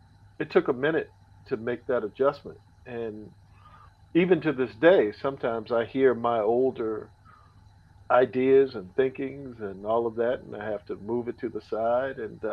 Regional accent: Annapolis, Maryland, United States; moved away as an adult; now in Los Angeles, United States; psychologically, I knew how to survive in Maryland and in Annapolis.

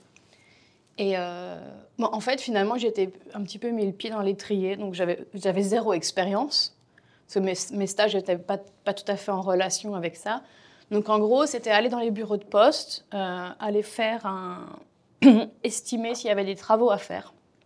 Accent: France; moved away as an adult; now in Australia; je suis née en France et j'ai habité en France une bonne partie de ma vie

